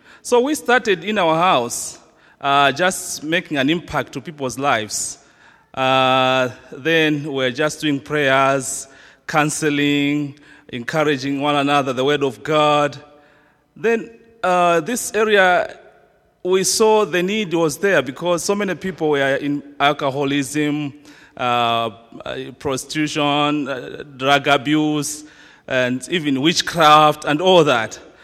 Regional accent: Malawi; English is a second language; now in Edinburgh, United Kingdom; I come from Malawi, that's the southern part of Africa. And here, I came as a student

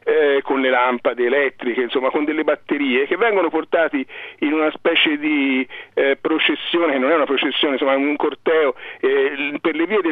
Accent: Dicomano, Tuscany, Italy; vicino a Firenze c'è un paese nel quale io ho vissuto da ragazzo, nel Mugello, che si chiama Dicomano

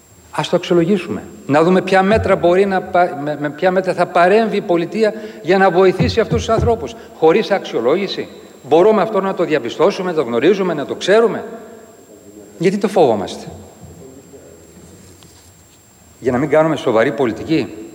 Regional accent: Greece; είχα την εντύπωση ότι ήξερα για την πατρίδα μου, για την αρχαία Ελλάδα

